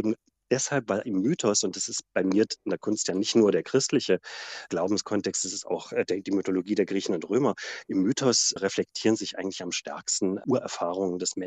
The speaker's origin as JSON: {"language": "German", "country": "Germany", "tie": "born or raised there", "said": "schon in meiner Kindheit in der DDR"}